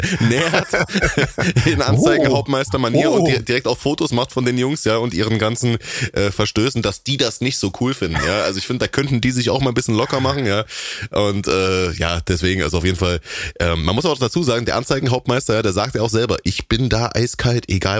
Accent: Halle, Saxony-Anhalt, Germany; ausgerechnet in meiner Heimatstadt Halle an der Saale, ja, im harten Osten.

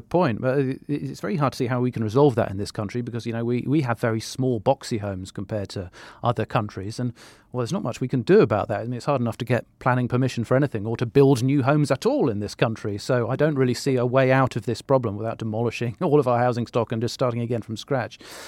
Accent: Scotland, United Kingdom; I grew up in Scotland

